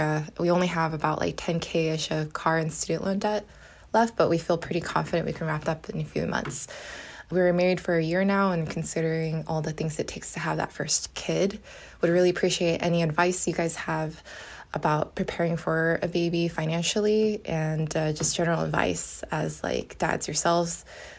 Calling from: California, United States; calling from California.

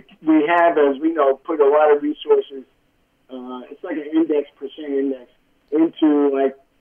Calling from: North Carolina, United States; from North Carolina.

